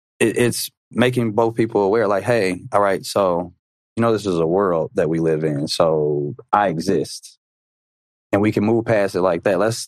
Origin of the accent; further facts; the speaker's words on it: Minnesota, United States; But I got put in a box because I grew up in Minnesota for those more important years.